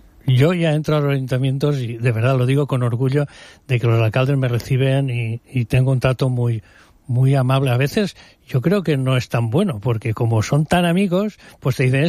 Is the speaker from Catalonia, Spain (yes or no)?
no; Alcoy, Valencian Community, Spain; llegamos, yo soy de Alcoy, o sea